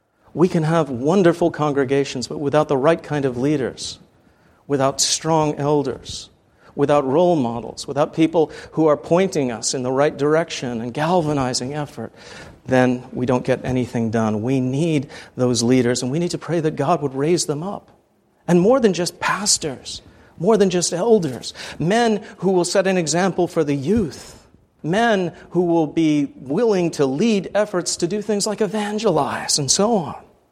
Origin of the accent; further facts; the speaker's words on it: England, United Kingdom; I'm originally from England